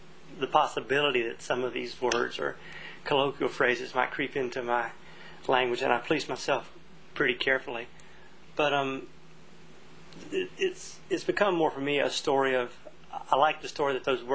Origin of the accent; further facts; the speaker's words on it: North Carolina, United States; But because I am a Southerner, a North Carolinian of Appalachian Scots-Irish descent, offspring of farming families on both sides